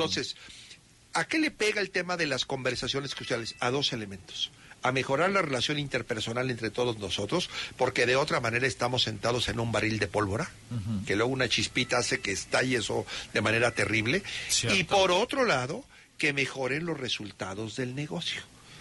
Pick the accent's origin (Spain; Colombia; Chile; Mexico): Mexico; estaba yo como mexicano